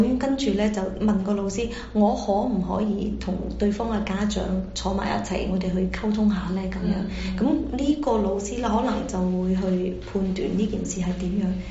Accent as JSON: {"language": "Cantonese", "country": "China", "said": "但係好多時我知道我哋中國人嗰種習慣咧，就要去興師問罪啊"}